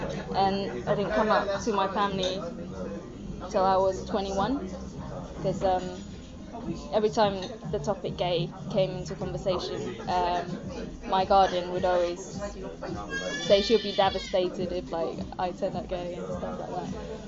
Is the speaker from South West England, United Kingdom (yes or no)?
no; Brighton, South East England, United Kingdom; growing up in Brighton has been easy because it is the capital gay.